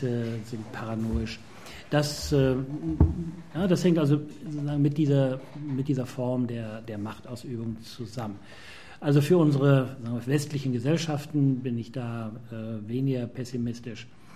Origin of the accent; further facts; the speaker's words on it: Germany; Ich meine, ich komme eben aus Deutschland.